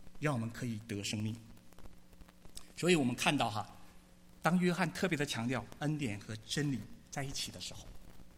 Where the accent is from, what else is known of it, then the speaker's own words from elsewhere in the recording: China; 如果我们是中国大陆长大的那一代，我们这一代